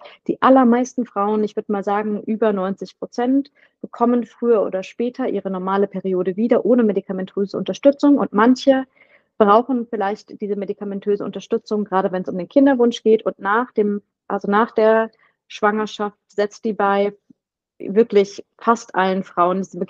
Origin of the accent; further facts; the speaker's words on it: Southern Germany, Germany; Ich komme aus Süddeutschland